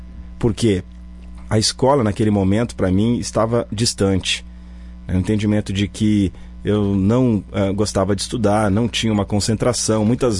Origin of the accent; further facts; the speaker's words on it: Caxias do Sul, Rio Grande do Sul, Brazil; nascido e criado na Zona Oeste, da cidade de Caxias do Sul, nas redondezas do Estádio Centenário.